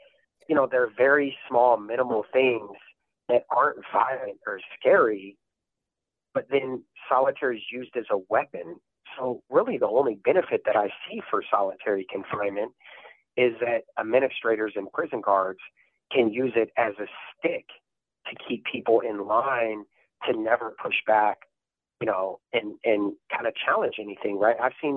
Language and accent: English; Tacoma, Washington, United States; I grew up in the Hilltop area, Tacoma, in the early 90s, you know, which was a very rough neighborhood.